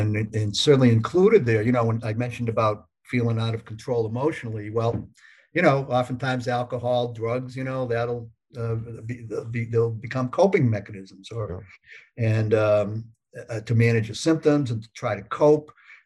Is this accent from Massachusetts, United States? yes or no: yes; Worcester, Massachusetts, United States; moved away; Yeah, born and raised in Worcester.